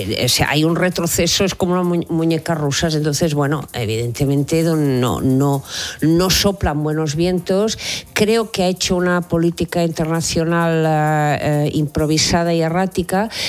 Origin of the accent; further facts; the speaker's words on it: Catalonia, Spain; Entonces, bueno, yo como catalana, habéis comentado dos temas que me entristecen.